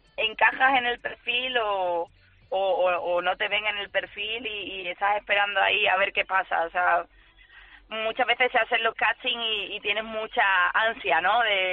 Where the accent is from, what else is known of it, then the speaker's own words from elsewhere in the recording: Seville, Andalusia, Spain; en mis primeras canciones también digo que soy de Triana. Siempre la verdad que meto de dónde soy, porque estoy orgullosa de ser andaluza.